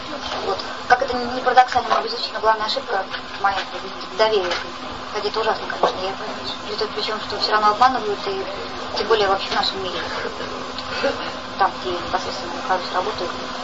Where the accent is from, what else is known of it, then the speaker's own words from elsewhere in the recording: Saint Petersburg, Russia; Вообще-то я родилась в Санкт-Петербурге, там выросла и живу.